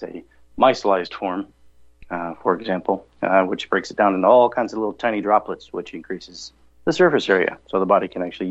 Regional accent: Michigan, United States; I grew up in Michigan.

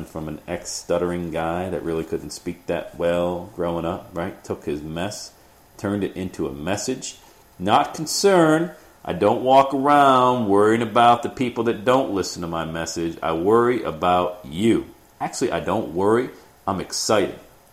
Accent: Cincinnati, Ohio, United States; I wake up in my hometown, Cincinnati, Ohio.

